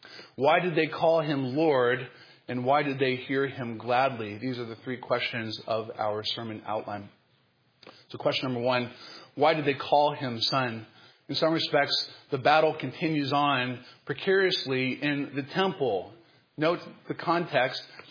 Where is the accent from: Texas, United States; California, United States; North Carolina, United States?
North Carolina, United States; Jacksonville; I grew up in the Promised Land, North Carolina, in Jacksonville, not far from Wilmington